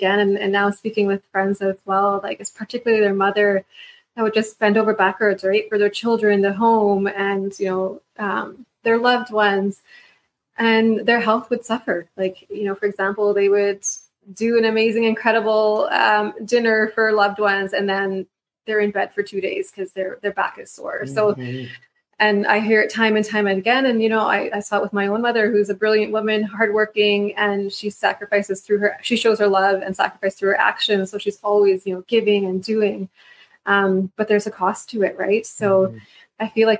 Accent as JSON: {"language": "English", "country": "Canada", "tie": "born there", "said": "So for example, I was not born in Pakistan. I was born here in Canada, but I still would have some of these risk factors because of my ancestry."}